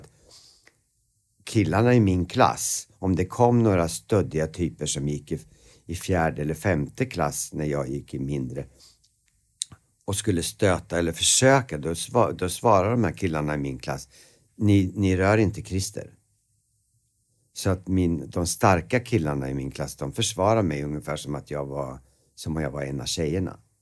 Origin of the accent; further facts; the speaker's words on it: Eskilstuna, Södermanland, Sweden; Alltså, det hade jag kunnat ha på mig hemma i Eskilstuna